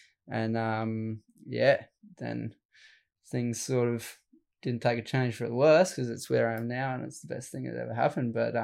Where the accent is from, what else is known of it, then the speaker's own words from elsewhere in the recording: Helensburgh, New South Wales, Australia; Yeah, I grew up in Helensburg, but yeah.